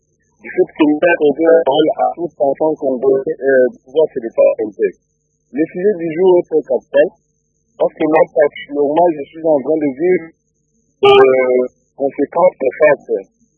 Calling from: Kananga, Kasaï-Central, DR Congo; de Kananga.

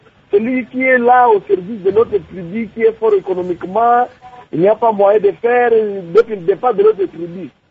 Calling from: Ituri, DR Congo; parce que ici, chez nous, en Ituri, vous savez

